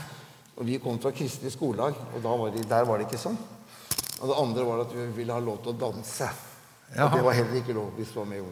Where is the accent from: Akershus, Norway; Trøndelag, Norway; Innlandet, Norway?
Akershus, Norway; Asker; Ja, jeg er oppvokst da I Asker, og der var det jo ingen frikirke.